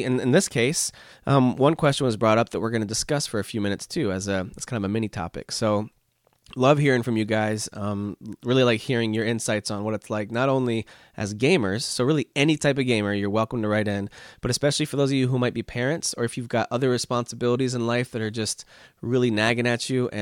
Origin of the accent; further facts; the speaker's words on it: Midwest, United States; I'm from the Midwest. We overdo everything in pronunciations.